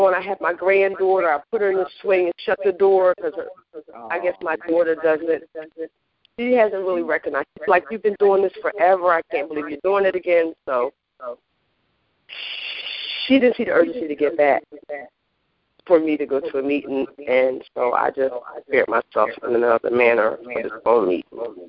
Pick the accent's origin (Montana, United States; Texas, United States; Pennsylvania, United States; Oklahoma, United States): Pennsylvania, United States; And I grew up right on Wilton Street, the 200 block, right off the block.